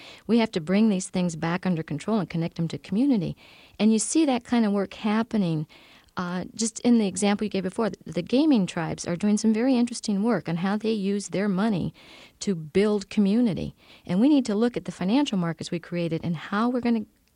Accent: Ohio, United States; We had a wonderful public school where I grew up in Ohio.

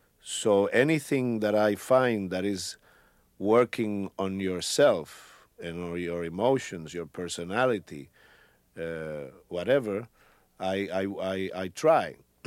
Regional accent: Puerto Rico; first language es; English is a second language; now in New York, United States; Yes, I could have stayed in Puerto Rico and acted, but I don't think I would have had the exposure that I've had coming to New York.

